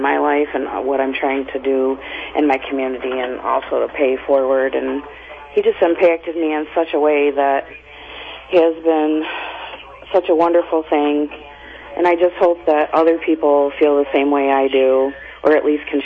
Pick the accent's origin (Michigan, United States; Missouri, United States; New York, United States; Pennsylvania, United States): Michigan, United States; Lansing; I'm from Lansing, Michigan.